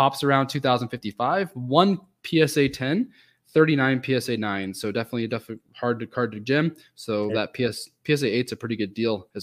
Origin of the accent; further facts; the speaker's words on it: Northwest, United States; I'm also from the Northwest.